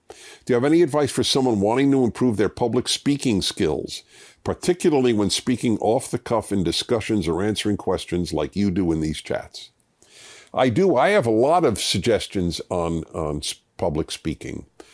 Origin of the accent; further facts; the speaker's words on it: United States; I am an American.